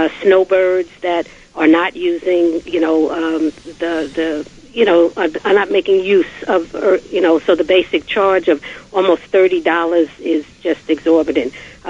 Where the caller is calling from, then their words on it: New York City, New York, United States; Yeah, I'm calling from the Bronx.